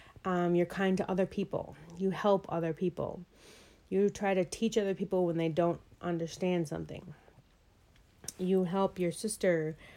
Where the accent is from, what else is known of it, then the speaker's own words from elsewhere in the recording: South St. Paul, Minnesota, United States; I grew up in South St. Paul, Minnesota. My childhood was great.